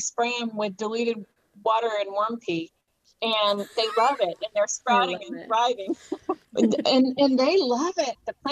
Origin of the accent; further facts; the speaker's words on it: California, United States; We're from California. I'm from California.